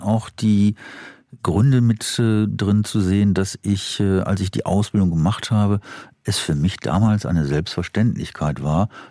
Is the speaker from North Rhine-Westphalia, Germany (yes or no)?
yes; Wuppertal, North Rhine-Westphalia, Germany; Die auch jetzt geehrt wird in meiner Heimatstadt, 200 Jahre.